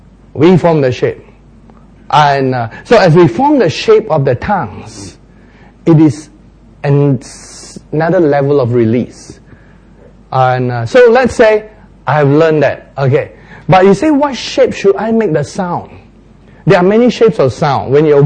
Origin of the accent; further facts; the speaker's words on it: Malaysia; accent: Malaysian English; now in Australia; after living a long time in Australia, I realized that if I speak the normal way that we grew up in Malaysia, our Malaysian and Singapore English